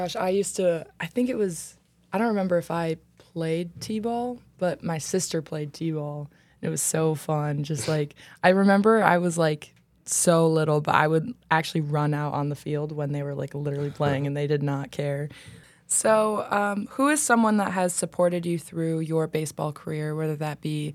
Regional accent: Rochester, New York, United States; I'm from Rochester, New York. So like kind of a hall away.

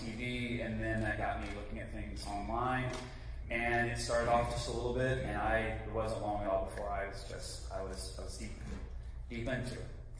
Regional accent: Alabama, United States; I'm from, by God's grace, a strong Christian family. My dad's a preacher. I grew up in Alabama and was a good kid, pretty compliant.

